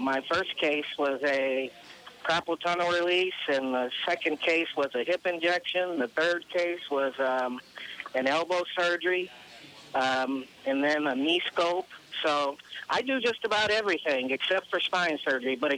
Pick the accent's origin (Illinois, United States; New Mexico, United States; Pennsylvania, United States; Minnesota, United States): Illinois, United States; Chicago; I'm from Chicago, born and raised, and Chicago has items like that going most of the summer